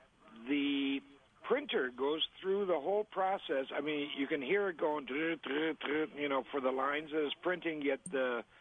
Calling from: Victor, New York, United States; Victor, New York.

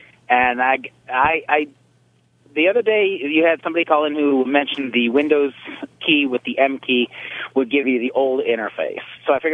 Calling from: Altoona, Pennsylvania, United States; Altoona, PA.

